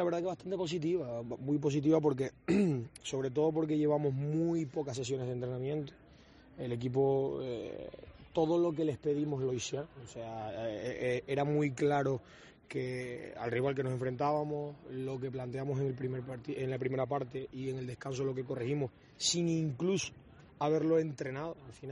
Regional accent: Canary Islands, Spain; como canario o como buen canario

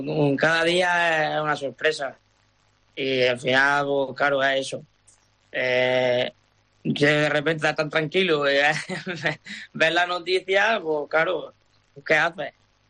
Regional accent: Almería, Andalusia, Spain; de haber coincidido de pequeño jugando ahí en Almería

